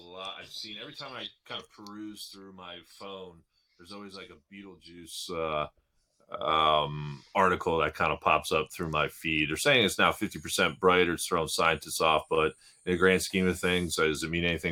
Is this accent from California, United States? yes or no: no; New Jersey, United States; It looks like China in my home state of New Jersey. Someone passed along a picture from an airport that was not too far away from where I grew up.